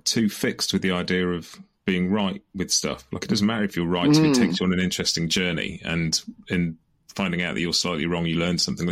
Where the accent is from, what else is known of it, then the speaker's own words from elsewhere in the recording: England, United Kingdom; particularly being English, I don't know that English people really know what their roots music is anyway